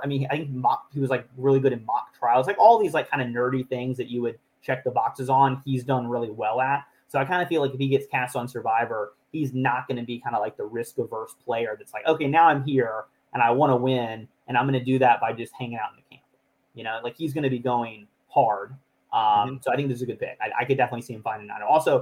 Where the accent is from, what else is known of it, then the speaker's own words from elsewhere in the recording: Alabama, United States; Yeah, so I'm from Alabama. So my family would have been much happier had I gone to Miami because they have a football team.